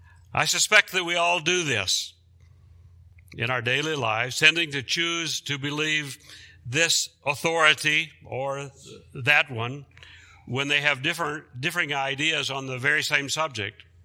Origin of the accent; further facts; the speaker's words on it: the South, United States; some of you know that I come from the South